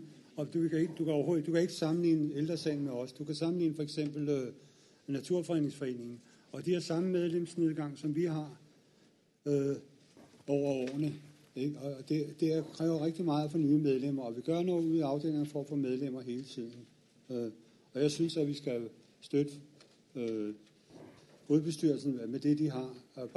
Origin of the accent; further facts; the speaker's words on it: Rødovre, Capital Region of Denmark, Denmark; fra Rødovre.